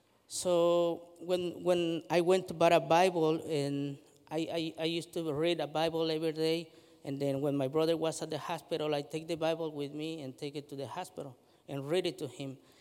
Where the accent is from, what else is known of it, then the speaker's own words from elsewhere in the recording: Mexico City, Mexico; now in United States; And I'm born in Mexico City. I am from Mexico City.